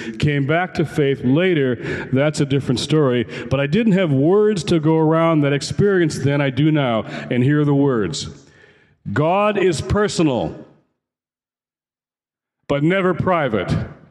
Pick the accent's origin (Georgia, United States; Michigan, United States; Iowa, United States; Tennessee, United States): Michigan, United States; Detroit; When I was a kid growing up in Detroit, I like to walk around a little bit.